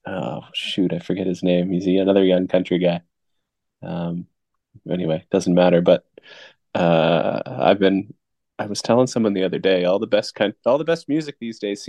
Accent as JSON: {"language": "English", "region": "Nova Scotia", "country": "Canada", "tie": "born or raised there", "also_born_or_lived": "New Brunswick", "said": "I'm not from the north. I grew up in Nova Scotia and New Brunswick."}